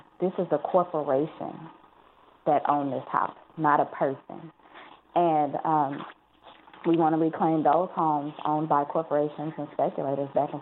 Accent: Oakland, California, United States; I am from Oakland. I was born and raised in East Oakland. I am from Oakland. My family has been here since the 1950s.

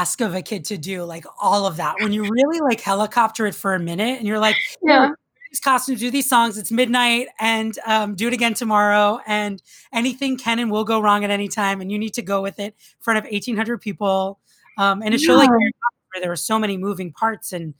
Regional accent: New York, United States; I would say picture because I'm from Long Island. Picture like a water picture.

